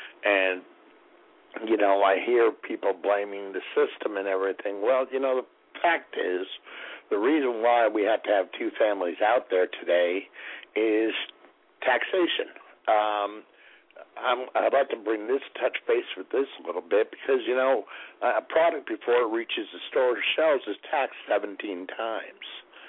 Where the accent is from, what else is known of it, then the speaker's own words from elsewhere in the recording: New England, United States; I grew up in New England. We walked around, you know, I walked around Walden's Pond.